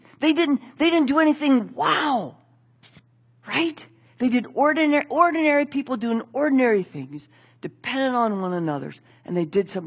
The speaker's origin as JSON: {"language": "English", "region": "Ohio", "country": "United States", "tie": "born or raised there", "said": "I grew up in Muskingum County, and my folks had some property there."}